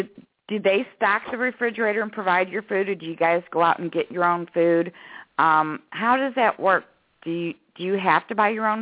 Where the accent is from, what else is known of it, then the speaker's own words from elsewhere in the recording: St. Louis, Missouri, United States; You lived in Kansas City, and I'm from St. Louis.